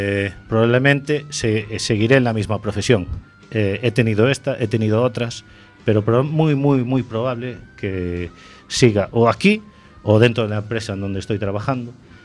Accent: A Coruña, Galicia, Spain; de hecho soy de aquí, soy de La Coruña

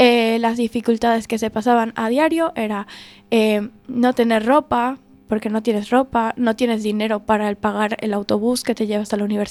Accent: Venezuela; moved away as an adult; No, yo me fui de Venezuela cuando tenía 18.

